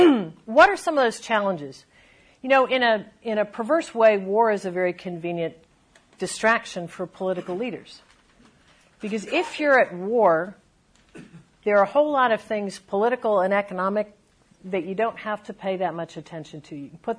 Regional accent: Columbus, Ohio, United States; also born or lived in Sudan; I kind of grew up the first time in Columbus, Ohio, but the second time I grew up in the Horn of Africa

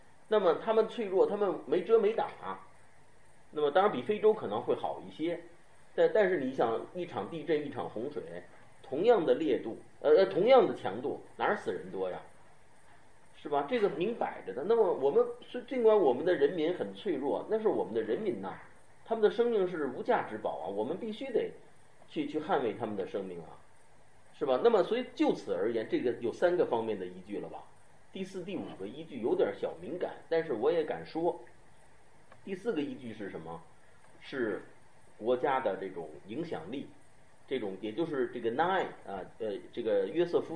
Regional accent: China; 但是我们中国人民的追求，除了我们衣食足，我们还得知荣辱啊

